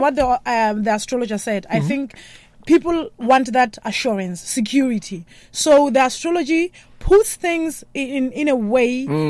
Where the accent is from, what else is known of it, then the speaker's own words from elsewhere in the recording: Lesotho; English is a second language; I'm from Lesotho, uh-huh, in Southern Africa.